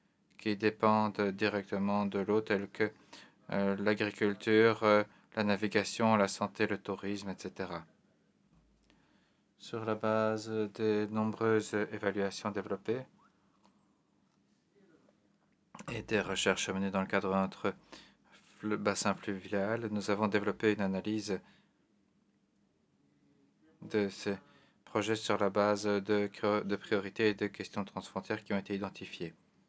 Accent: North Macedonia; je viens de la Macédoine du Nord

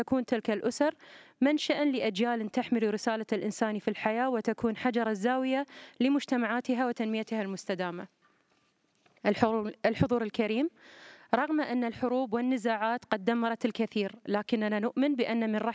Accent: Qatar; حرصت بلادي قطر

